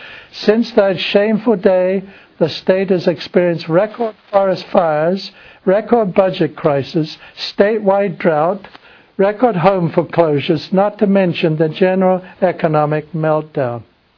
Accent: England, United Kingdom; Now, I grew up in England

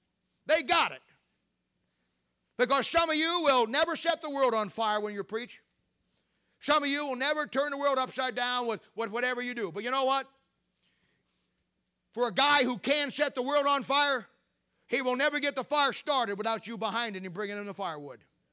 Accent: Canton, Ohio, United States; Back in my hometown church in Canton, Ohio, we started back in the 1970s.

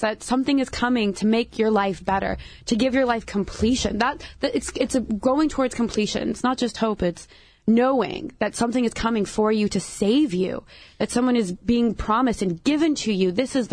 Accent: Irvine, California, United States; also born or lived in East Coast, United States; So I was born on the East Coast, and then my parents and I moved here to California about 20 years ago. I grew up Catholic, went to C's, which is how I met you guys, here in Orange County, Irvine.

